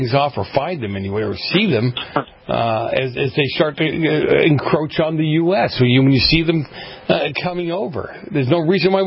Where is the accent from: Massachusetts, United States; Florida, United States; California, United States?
Massachusetts, United States; Boston; Shades of growing up in Boston with the mafia is what this is for me, anyway.